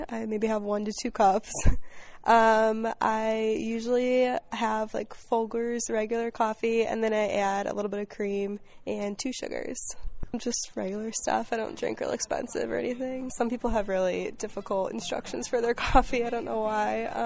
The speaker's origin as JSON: {"language": "English", "town": "Chicago", "region": "Illinois", "country": "United States", "said": "I'm from Chicago."}